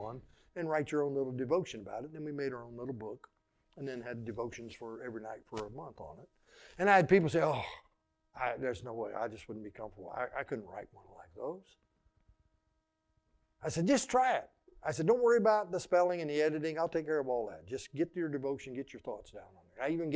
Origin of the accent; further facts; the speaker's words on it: Forsyth, United States; When I grew up in Forsyth